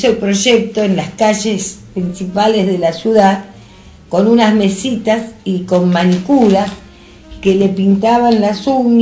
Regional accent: Argentina; moved away; Yo soy argentina.

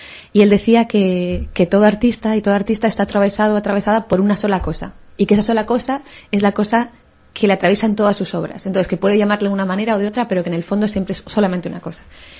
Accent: Bilbao, Basque Country, Spain; moved away as an adult; also born or lived in Paris; yo me fui de Bilbao, yo hice la carrera aquí en Deusto, y después me fui justo cuando terminé.

